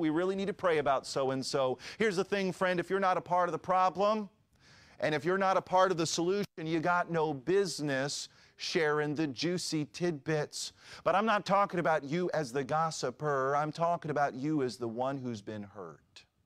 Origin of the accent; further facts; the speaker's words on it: Pennsauken, New Jersey, United States; I was sitting in the nursery of the church I grew up in Pensauken, New Jersey.